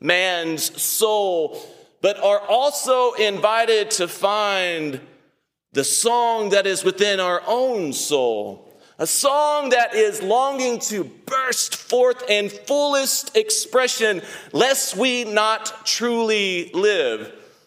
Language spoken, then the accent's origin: English; Pickens, South Carolina, United States; going to my hometown of Pickens, South Carolina, where we were so richly received with my parents